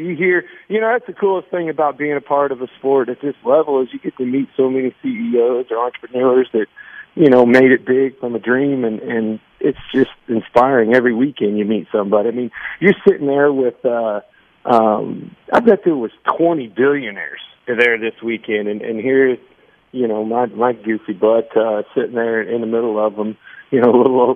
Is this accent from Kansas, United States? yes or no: yes; Kansas, United States; I thought, you know, I'm from Kansas. I thought I knew what a redneck was.